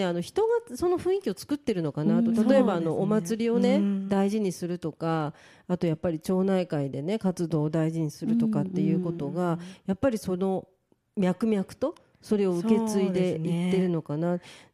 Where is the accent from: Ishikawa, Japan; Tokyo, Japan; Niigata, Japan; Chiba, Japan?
Tokyo, Japan; Machida; also born or lived in Nakano; 私もあの引っ越す前っていうのは都内から引っ越してきていて、まあ、生まれ中野でその後町田に引っ越したので、町田というのはその時も山を切り開いて人を集めて人を住まわせた町なので、もう団地かスーパーか銀行とかしかないんですね